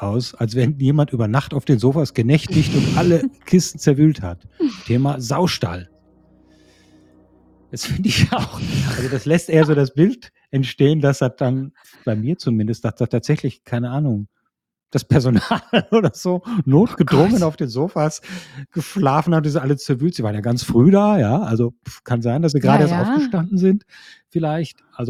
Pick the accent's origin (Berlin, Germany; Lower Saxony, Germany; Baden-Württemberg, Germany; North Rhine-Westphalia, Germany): North Rhine-Westphalia, Germany; Hilden; born there; in Hilden, meiner Geburtsstadt, lustigerweise